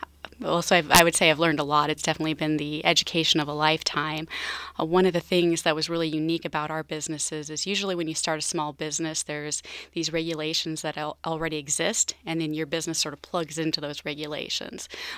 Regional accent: Spokane, Washington, United States; I grew up in Spokane on the South Hill

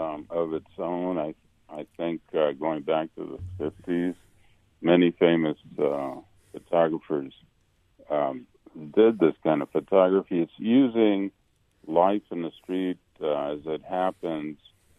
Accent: Costa Rica; Matter of fact, when I was a kid in Costa Rica

